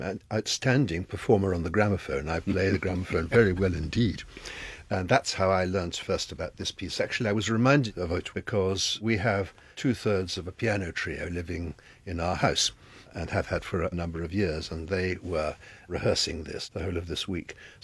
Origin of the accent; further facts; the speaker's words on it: London, United Kingdom; I grew up in London